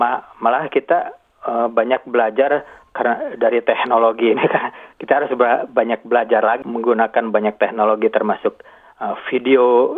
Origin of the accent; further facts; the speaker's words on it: Bandung, West Java, Indonesia; now in Brisbane, Australia; saya dari Bandung, tinggal di Brisbane, Queensland.